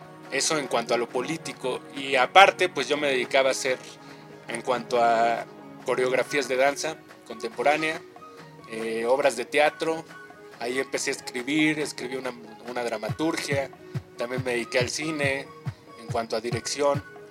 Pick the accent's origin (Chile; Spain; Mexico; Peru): Mexico; Mexico City; Bueno, pues yo nací aquí en la Ciudad de México y aquí hice todo lo que fue la primaria, la secundaria y la prepa.